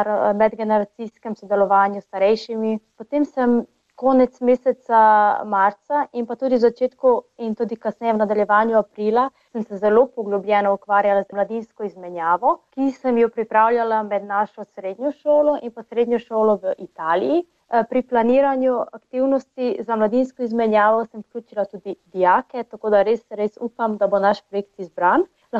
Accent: Prekmurje, Slovenia; also born or lived in Ljubljana; Konec septembra 2018 sem po poteku študentskega statusa sem se preselila iz Ljubljane nazaj v rodno Prekmurje.

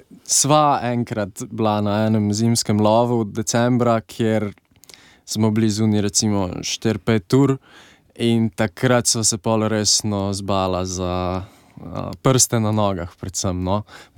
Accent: Slovenj Gradec, Carinthia, Slovenia; jaz prihajam iz Slovenj Gradca, originalno.

